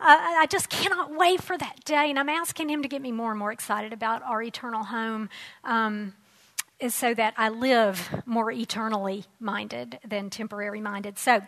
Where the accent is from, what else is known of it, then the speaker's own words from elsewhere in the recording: United States; we're Americans, so as American citizens, that's our role, and we need to do that as unto the Lord.